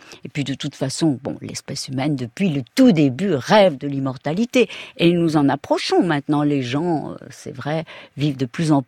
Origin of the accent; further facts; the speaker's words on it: Mexico; moved away as an adult; J'ai vécu au Mexique. J'ai été élevée au Mexique jusqu'à l'âge de 18 ans.